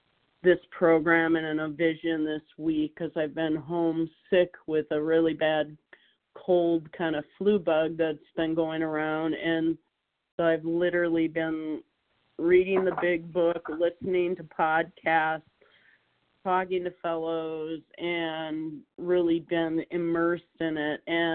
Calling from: Minnesota, United States; I'm calling from Minnesota.

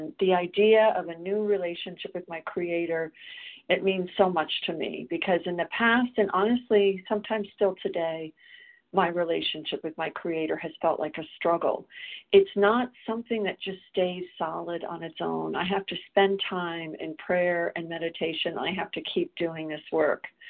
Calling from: South Carolina, United States

